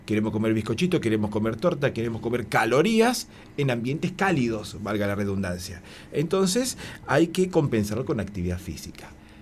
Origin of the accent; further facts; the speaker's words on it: Argentina; cená a las 10 como buenos argentinos otra vez.